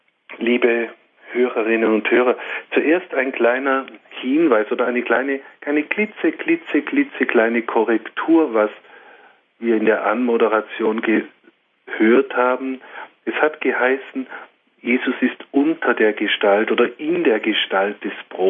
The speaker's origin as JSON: {"language": "German", "country": "Switzerland", "said": "Über der Grenze bei uns in der Schweiz drüben hängt es dann"}